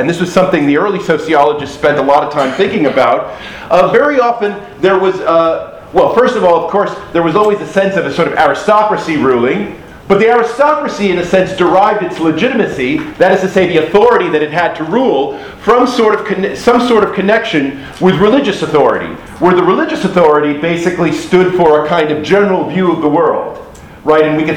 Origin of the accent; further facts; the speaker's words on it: United States; now in United Kingdom; Okay, and you know, I'm from the United States